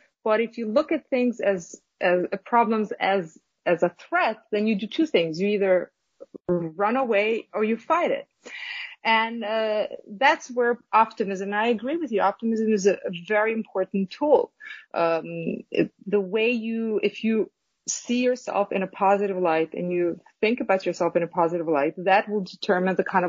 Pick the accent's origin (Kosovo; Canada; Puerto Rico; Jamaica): Kosovo; now in United States; Yes, I came from Kosovo, which is it's a small state in Southeastern Europe. And this was in 1999. There was a war that started in my native country. So I immigrated to the United States in 1999.